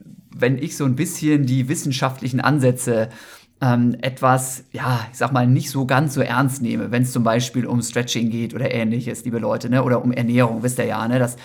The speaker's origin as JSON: {"language": "German", "town": "Osnabrück", "region": "Lower Saxony", "country": "Germany", "tie": "born or raised there", "said": "ich selber bin ja in Osnabrück aufgewachsen"}